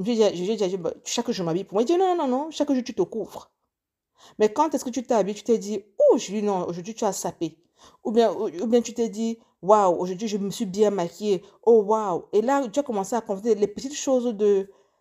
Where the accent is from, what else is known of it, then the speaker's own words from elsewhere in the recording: Cameroon; comme on dit chez nous au Cameroun, tout le monde finit par mourir